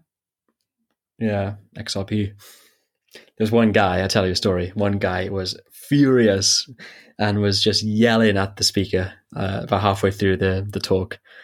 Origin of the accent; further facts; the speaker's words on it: Wales, United Kingdom; now in Korea; I'm not from, I live in Korea. I'm Welsh.